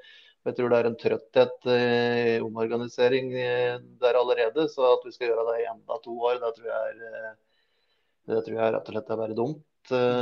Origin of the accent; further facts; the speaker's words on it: Totenvika, Innlandet, Norway; jeg har vokst opp i Totenvika, der er det fint, vet du.